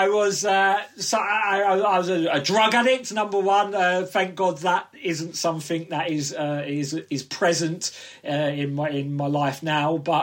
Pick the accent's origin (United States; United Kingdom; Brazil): United Kingdom; Southend-on-Sea, East of England; Essex, so Southend on Sea